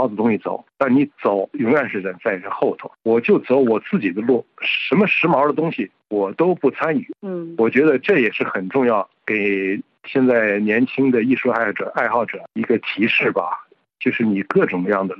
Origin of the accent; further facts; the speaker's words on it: China; 因为我是在这个中国，我们那一代在中国的性压抑下长大